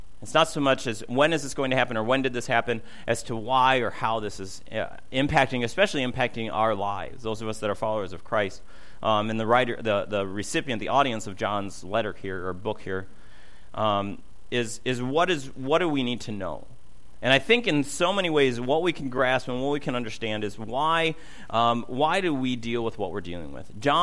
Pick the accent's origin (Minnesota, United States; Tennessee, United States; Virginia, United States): Minnesota, United States; I'm from Minnesota, so not Minnesota, Minnesota.